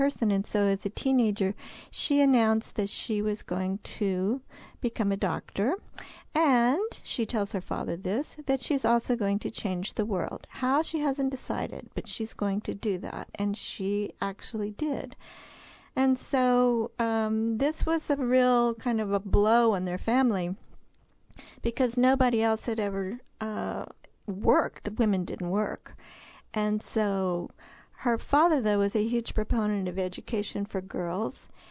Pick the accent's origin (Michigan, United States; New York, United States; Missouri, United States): Missouri, United States; I mean, I'm from Missouri, so I'm thinking, oh, my God, I can't believe I'm spending money for this stuff.